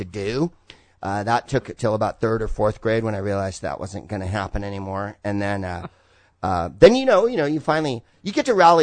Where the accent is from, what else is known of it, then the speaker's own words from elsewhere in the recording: San Carlos, California, United States; accent: California; Yeah, I'm from the Bay Area. I grew up in San Carlos, white principality south of San Francisco.